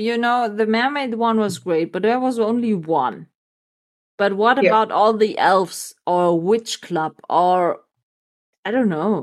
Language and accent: English; Germany; English is a second language; We have also great castles here in Germany. I have a really shiky, Mickey great castle here directly in my hometown.